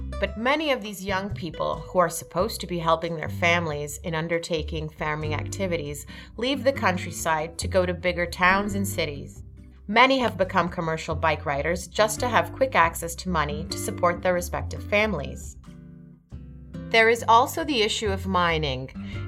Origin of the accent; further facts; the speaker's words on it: Tinkoko, Southern Province, Sierra Leone; now in Kenema, Sierra Leone; I come from Tinkoko in Bo District.